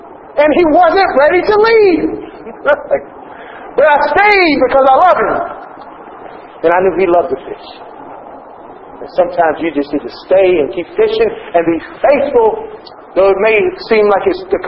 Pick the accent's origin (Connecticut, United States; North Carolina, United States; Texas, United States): Texas, United States; I know people do that farther up north, but see, I'm from Texas. That does not make sense to me.